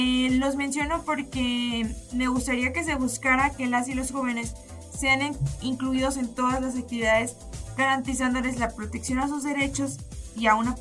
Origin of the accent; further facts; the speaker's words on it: Mexico; La INE es algo que nos identifica a nosotros como mayores de edad, como mexicanos mayores de edad